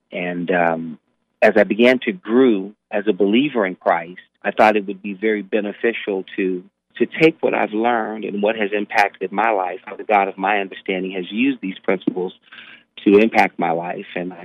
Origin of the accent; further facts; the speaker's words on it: Youngstown, Ohio, United States; also born or lived in Paris, France; I was born in Paris, France, and I was adopted by my grandmother, a single black woman here in the city of Youngstown, two generations older than I, and she adopted me and my twin brother, and we were raised in Youngstown from the ages of five onward.